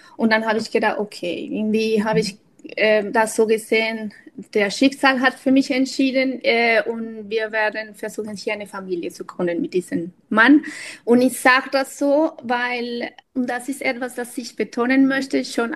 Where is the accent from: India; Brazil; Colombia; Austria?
Colombia; now in Germany; ich komme ursprünglich aus Kolumbien, schon lange Zeit in Deutschland. Ich bin eine Mama, die jetzt bin ich 45